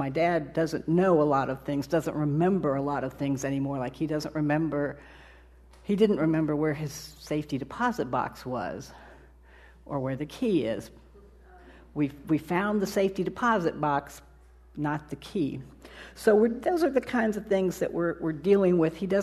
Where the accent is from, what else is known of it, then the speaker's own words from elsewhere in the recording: California, United States; born there; I was born in Northern California, but deep within my soul, there is someone from the Appalachian Mountains.